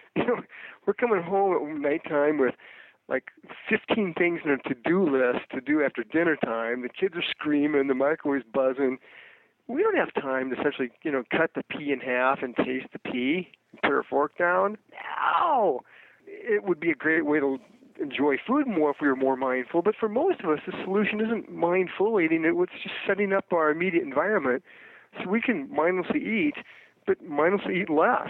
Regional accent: Iowa, United States; You know, when I was a little boy growing up in Iowa, we'd sell vegetables door to door.

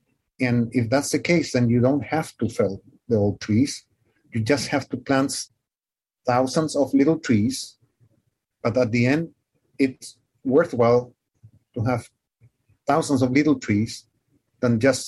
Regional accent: Chile; English is a second language; Because I'm native from Chile, and I developed this whole industry in the country.

